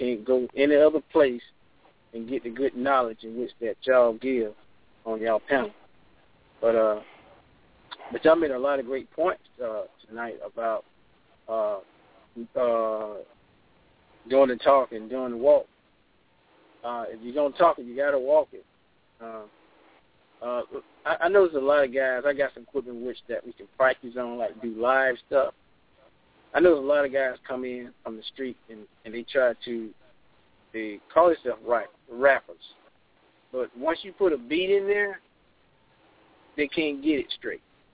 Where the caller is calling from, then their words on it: Shelby, Georgia, United States; I'm calling in from Shelby, Georgia.